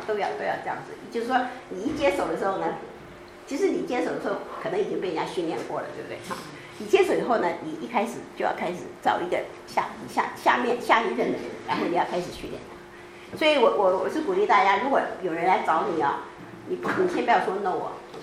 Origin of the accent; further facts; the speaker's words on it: China; 哎，我们中国人有的也改名字，我记得哈